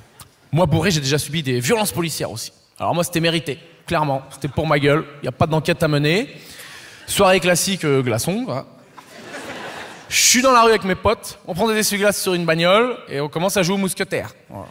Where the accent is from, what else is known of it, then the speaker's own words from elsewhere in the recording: Poitiers, Nouvelle-Aquitaine, France; Savoir que moi, en plus, je viens de Poitiers.